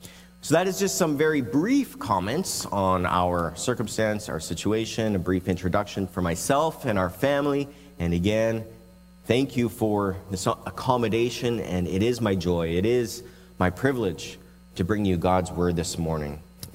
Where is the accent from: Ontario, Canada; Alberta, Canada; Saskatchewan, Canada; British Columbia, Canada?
Alberta, Canada; Fort Macleod; Both my wife and I, we are originally from southern Alberta. I'm from the Fort McLeod area. And my wife, she is from Tabor. And I grew up on the honeybee farm.